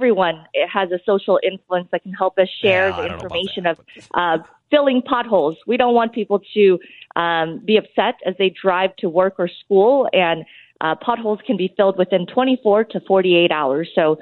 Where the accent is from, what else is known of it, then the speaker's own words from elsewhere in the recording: Wichita, Kansas, United States; I grew up in District Number 4, Southwest Wichita